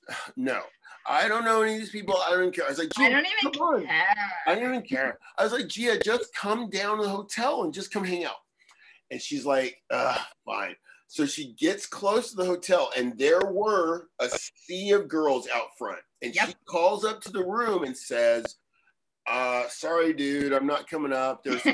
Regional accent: United States; They're American, I'm American, I know them, that's why I'm here

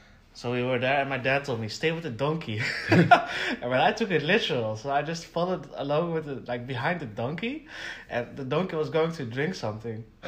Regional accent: northern Netherlands, Netherlands; also born or lived in Algeria / Utrecht; So, like, I'm still pretty young, but like I grew up in the northern part of the Netherlands, and my young adulthood, the last few years I've lived more in the city of Utrecht though, which is in the central part of the Netherlands. It's also a more bigger city.

